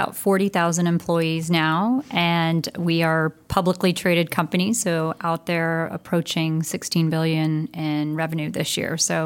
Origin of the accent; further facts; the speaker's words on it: California, United States; but I was originally from the Bay Area. And so being a Bay Area gal, I made my way back to the Bay Area.